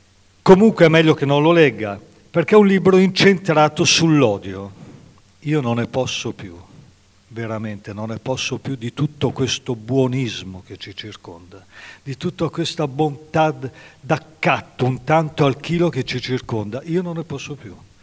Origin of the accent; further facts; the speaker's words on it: Milan, Lombardy, Italy; io parlo da milanese, da lombardo